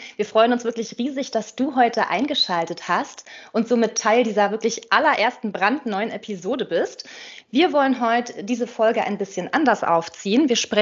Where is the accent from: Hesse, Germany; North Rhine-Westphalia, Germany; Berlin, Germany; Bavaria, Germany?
Berlin, Germany; ich komme aus Berlin und ich arbeite nebenberuflich als freie Texterin und Schriftstellerin.